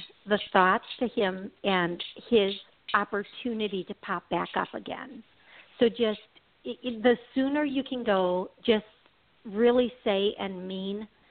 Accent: Milwaukee, Wisconsin, United States; because I'm from Milwaukee

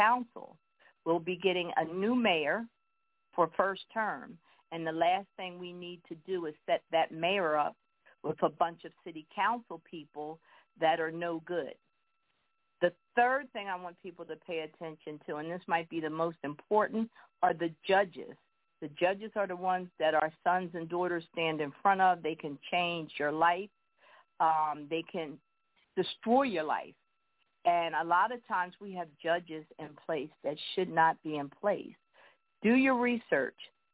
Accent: Philadelphia, Pennsylvania, United States; I'm from Philadelphia.

